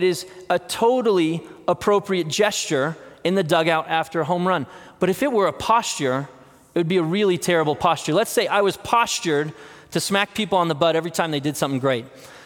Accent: Colorado, United States; I'm not a surfer. I grew up in Colorado, but I can bodyboard all right.

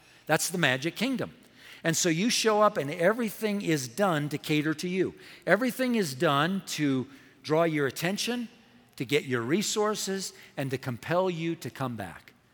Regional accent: California, United States; I grew up in Southern California

